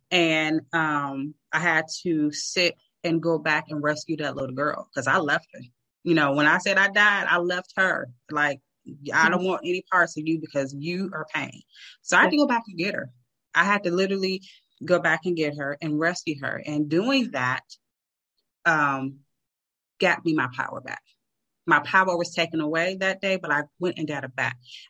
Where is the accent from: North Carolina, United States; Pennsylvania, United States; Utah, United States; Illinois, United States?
Illinois, United States; Chicago; because I'm from Chicago. And so in Chicago during the summers, you take advantage